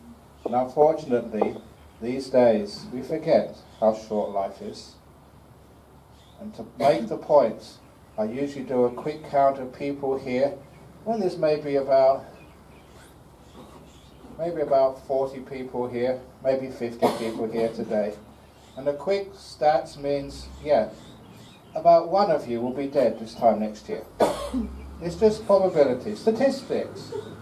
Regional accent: London, United Kingdom; born there; I said I was born in London in 1951, and of course my parents were Londoners, so they had to be in London during the Second World War.

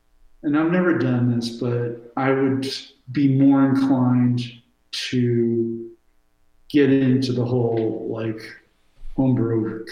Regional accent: New York, United States; I grew up in New York. I don't like to drive.

